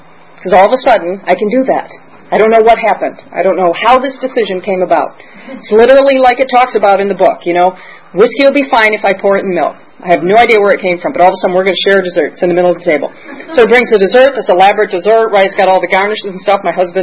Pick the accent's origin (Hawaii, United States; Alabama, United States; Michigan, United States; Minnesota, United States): Michigan, United States; because I'm from Michigan, and so we were largely influenced by Dr. Bob.